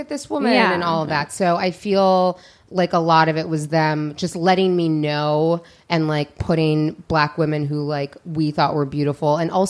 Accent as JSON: {"language": "English", "town": "Seattle", "region": "Washington", "country": "United States", "tie": "born or raised there", "also_born_or_lived": "New York", "lives_now": "Los Angeles, United States", "said": "I grew up in Seattle. Mm-hmm. I lived on the East Coast for about 7 years, went out for college, stayed in New York for a bit, came back here. I've been in LA about 5 years."}